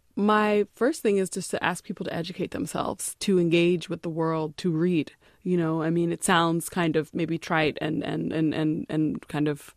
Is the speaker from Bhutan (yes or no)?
no; Midwest, United States; And so, you know, I grew up in the Midwest mostly, and so I had a very different experience.